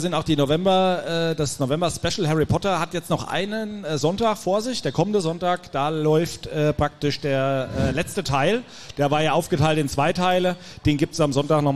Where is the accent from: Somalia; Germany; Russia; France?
Germany; Nidderau-Heldenbergen, Hesse; Also so wie meine beiden Geschäftsführer, Kollegen Sebastian und Joram auch, komme ich aus Nidderau-Heldenbergen, um genau zu sein. Ich sei ein Hellwischer, sagt man ja bei euch.